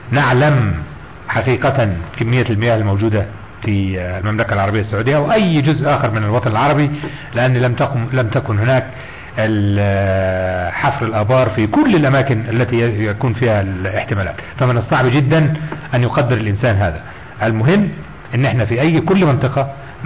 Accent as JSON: {"language": "Arabic", "country": "Egypt", "said": "مش عندنا في مصر"}